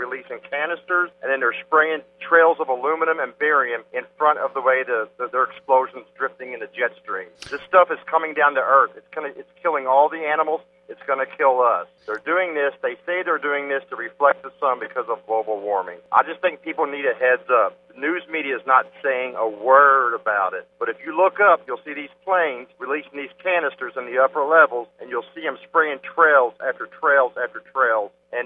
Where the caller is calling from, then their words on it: Tampa, Florida, United States; I'm calling from Tampa.